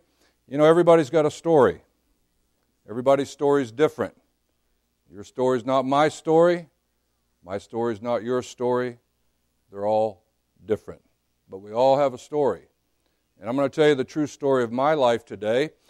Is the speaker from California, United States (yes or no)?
no; Florida, United States; I am from Florida.